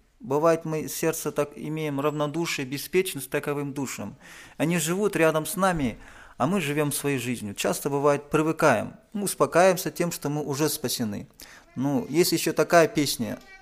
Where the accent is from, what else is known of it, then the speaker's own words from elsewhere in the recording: Kazakhstan; что я брат казах, могу здесь стоять